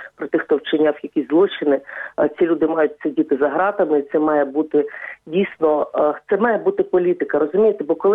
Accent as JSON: {"language": "Ukrainian", "region": "Zakarpattia Oblast", "country": "Ukraine", "said": "І у мене коріння просто все з Західної України. Я з Закарпаття, вся моя рідня з Закарпаття. Мої батьки в Донецьку опинилися, можна сказати, випадково"}